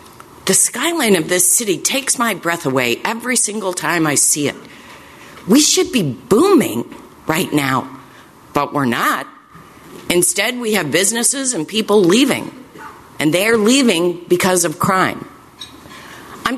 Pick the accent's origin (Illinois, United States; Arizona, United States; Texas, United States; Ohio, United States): Illinois, United States; Chicago; I love Chicago. I was born and raised on the Northwest Side.